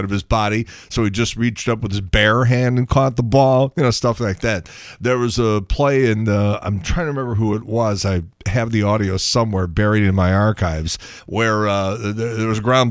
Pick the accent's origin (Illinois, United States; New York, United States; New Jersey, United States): Illinois, United States; Chicago; I had the advantage of growing up in Chicago and having both the Cubs and the White Sox games on.